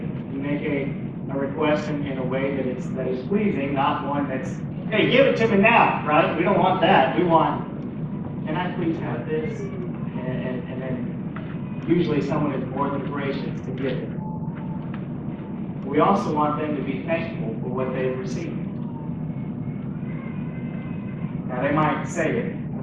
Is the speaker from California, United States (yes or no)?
yes; California, United States; Yeah, but I was born in California. I grew up where it was sunshine all the time.